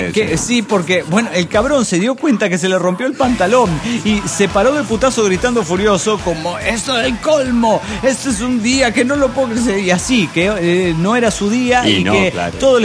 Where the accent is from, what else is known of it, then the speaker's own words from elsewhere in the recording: Oruro, Bolivia; now in Cochabamba, Bolivia; Aunque vivo en Cochabamba, yo soy de Oruro originario, como buen orureño